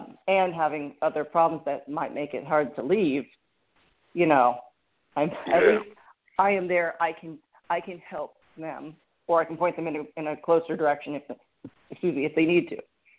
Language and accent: English; Florida, United States; I grew up in South Florida, which was a very liberal area. I'm currently in Georgia.